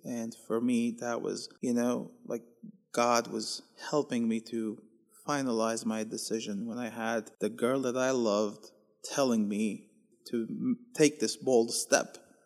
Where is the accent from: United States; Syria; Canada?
Syria; Kessab, Latakia Governorate; There was another fellow who was a seminarian from my hometown of Kesab.